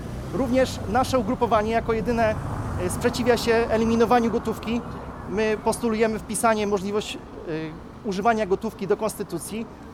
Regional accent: Bełchatów, Łódź Voivodeship, Poland; Oprócz tego jestem związany ze środowiskiem tradycji katolickiej w Bełchatowie. Pochodzę z Bełchatowa i mieszkam tam.

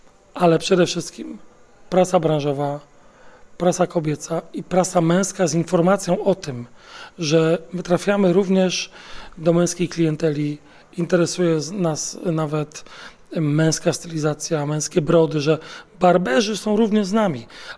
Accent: Poznań, Greater Poland Voivodeship, Poland; z racji tego, że my jesteśmy z Poznania.

